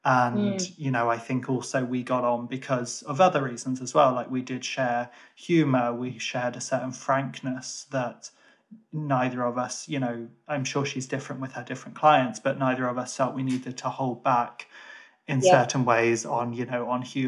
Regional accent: Ireland; I was living in the UK and as an Irish person, I particularly living in Birmingham

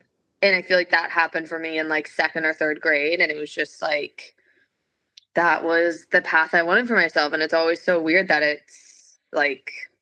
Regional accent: Cincinnati, Ohio, United States; I grew up in Cincinnati, went to Mount Notre Dame. All of my family's still in Cincinnati.

